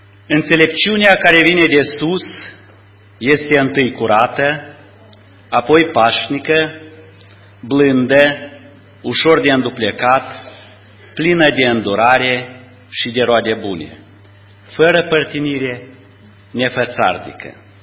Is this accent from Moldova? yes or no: yes; Ialoveni, Ialoveni District, Moldova; sunt din Republica Moldova, din Ialoveni, adică suburbia Chișinău.